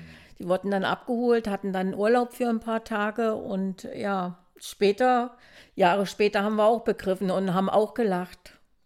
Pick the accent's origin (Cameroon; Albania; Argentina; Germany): Germany; Saxony; wir kommen ja aus Nordsachsen